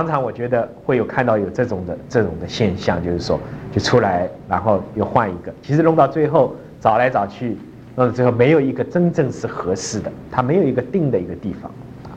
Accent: China; now in United States; 以前我们在大陆很少讲，我记得很少讲，就跟美国人比较差远。

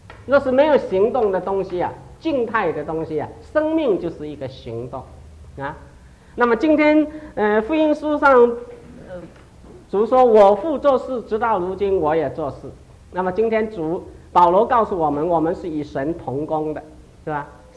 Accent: China; 这个就是我们中国人一些观念，我觉得应该改变。

